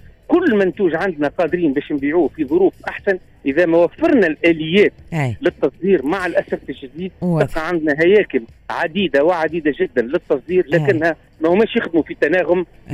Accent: Tunisia

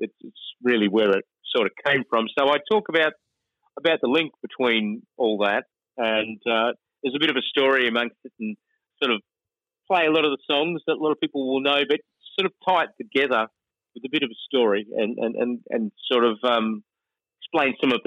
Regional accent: Brisbane, Queensland, Australia; because I'm from Brisbane here

